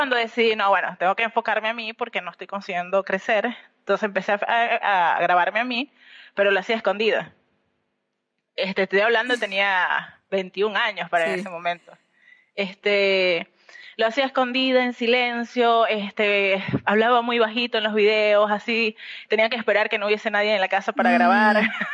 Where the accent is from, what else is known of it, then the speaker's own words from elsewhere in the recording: Venezuela; moved away as an adult; now in Argentina; un año antes de venirme para Argentina. Yo soy venezolana.